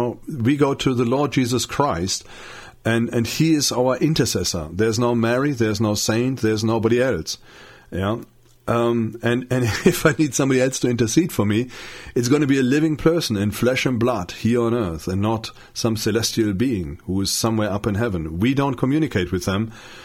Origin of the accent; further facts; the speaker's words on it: Germany; English is a second language; I grew up, my town where I grew up is in Germany, most towns are traditionally either Catholic or Protestant. Now, my town used to be Protestant